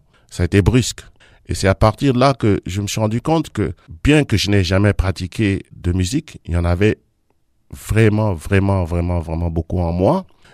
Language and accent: French; Chad; Donc, je suis un natif du Tchad, c'est-à-dire que je suis né là-bas dans la brousse, dans la savane, il y a quelques années.